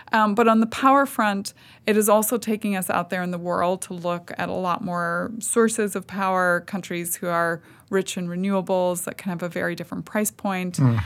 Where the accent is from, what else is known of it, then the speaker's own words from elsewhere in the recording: Northern Ireland, United Kingdom; I know Ireland is where I go because I'm Northern Irish.